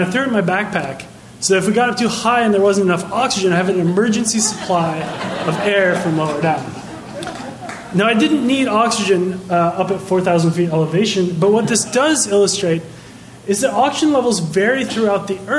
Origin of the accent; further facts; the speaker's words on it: Washington, United States; I grew up near Seattle, and we're on a hike into the mountains outside Seattle.